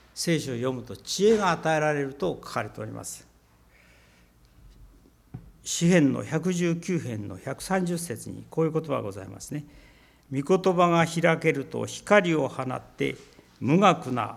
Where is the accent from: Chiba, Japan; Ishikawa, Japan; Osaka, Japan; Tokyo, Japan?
Ishikawa, Japan; Kanazawa; 金沢といえば私の郷里でございますけれども